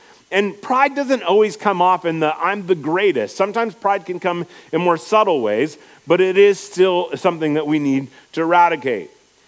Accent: Iowa, United States; And we grew up in Iowa, so that helps too.

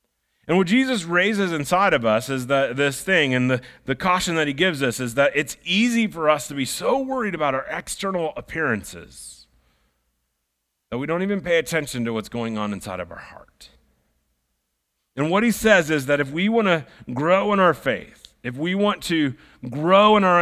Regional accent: Iowa, United States; Now, I grew up in Iowa on a barnyard

